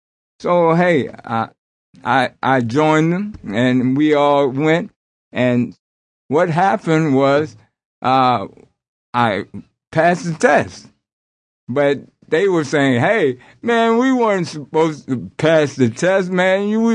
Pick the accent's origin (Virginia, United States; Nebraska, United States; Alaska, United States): Virginia, United States; Dinwiddie; also born or lived in Richmond / Buffalo; So I grew up in Dinwiddie. I'm kind of what they call city, country, city. We lived in Buffalo during the 70s, around 75, and we migrated back